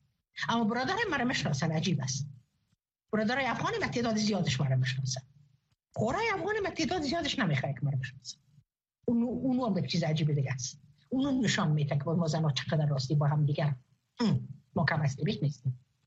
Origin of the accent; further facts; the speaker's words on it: Afghanistan; من افغان هستم.